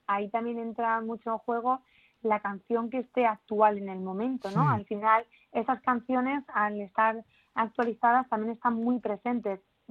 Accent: Andalusia, Spain; yo que soy de Andalucía, esta canción es una canción que siempre está presente en las ferias, en las fiestas de los pueblos.

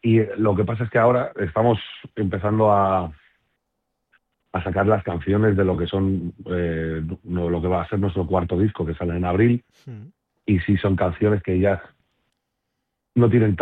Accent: Leganés, Community of Madrid, Spain; Yo siempre he sido muy de Leganés porque a mí siempre me la han recordado. O sea, desde muy pequeño. Yo, mi forma de hablar, mis condicionamientos económicos y vitales siempre han sido otros que los que la gente que era del centro de Madrid o de Madrid.

